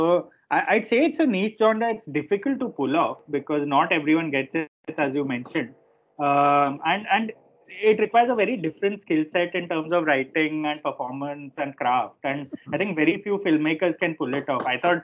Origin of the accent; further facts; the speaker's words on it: Ahmedabad, Gujarat, India; My father fell ill, so I had to come back to Ahmedabad, which is my hometown, for indefinitely. So I've been working from here.